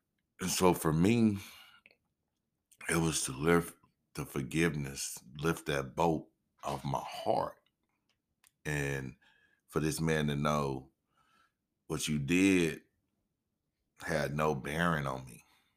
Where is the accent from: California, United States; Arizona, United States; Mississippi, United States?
Mississippi, United States; Greenwood; We knew the killer growing up back in my hometown, Greenwood, Mississippi.